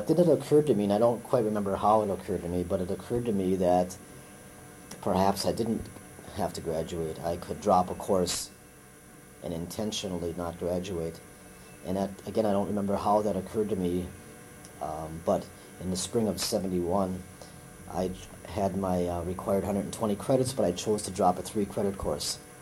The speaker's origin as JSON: {"language": "English", "region": "Wisconsin", "country": "United States", "tie": "born or raised there", "said": "the draft board I would have to appear in front of was back in my hometown, that county, Manitowoc County."}